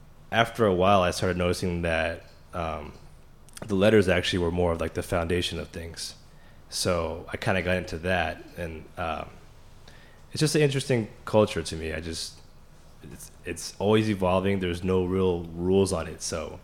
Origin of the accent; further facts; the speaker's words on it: West Coast, United States; Well, the thing was, I'm from the West Coast